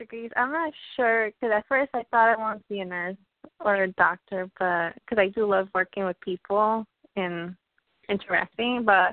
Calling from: Connecticut, United States; June 19, 1992, and I'm from Connecticut.

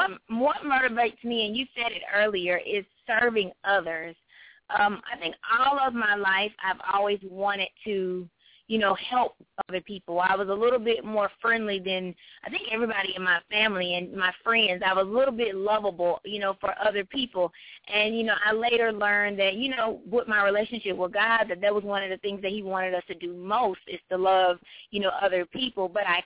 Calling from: Georgia, United States; I'm calling from Georgia.

